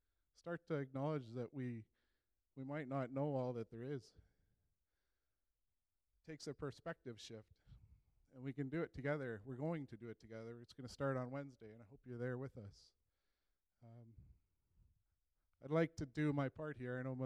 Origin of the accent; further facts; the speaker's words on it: Fort Frances, Ontario, Canada; And I am from Fort Frances, Ontario. It is a part of Anishinaabe, Salto Ojibwe homeland where Treaty 3 was negotiated